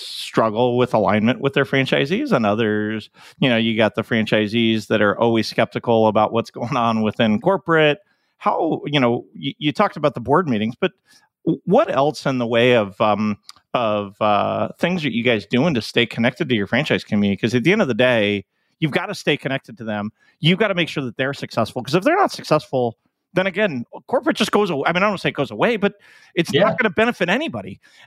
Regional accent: New Jersey, United States; I'm from Jersey originally, and so I got half my family's a huge Mets fan, half my family's huge Yankees fan.

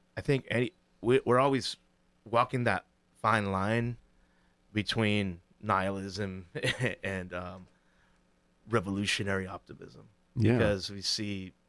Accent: Berkeley, California, United States; also born or lived in Oakland; You know, my mother is from Townsend Ave, East Shore. So I would come here all the time, almost every summer. But I was growing up in the Bay Area.

